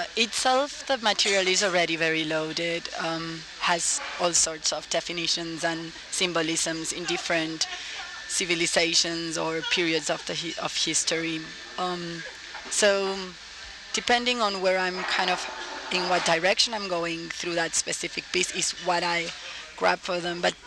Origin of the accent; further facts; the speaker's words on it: Buenos Aires, Argentina; moved away as an adult; now in Miami, United States; I was raised in Buenos Aires. I arrived to Miami by kind of coincidence for personal matters 4 years ago